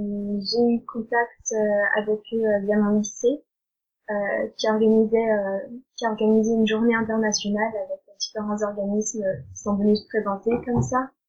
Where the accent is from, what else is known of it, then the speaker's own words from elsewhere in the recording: Ballon-Miré, Pays de la Loire, France; now in Denmark; j'ai 16 ans, presque 17. Et maintenant, j'habite au Danemark, au nord de Copenhague. Voilà. Et sinon, en France, je viens de Ballon-Miré